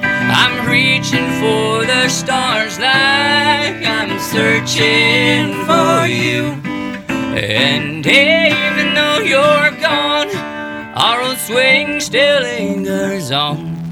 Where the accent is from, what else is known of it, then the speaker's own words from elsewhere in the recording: Houston, Texas, United States; And the older I got, I really came back to my roots with country growing up in Houston.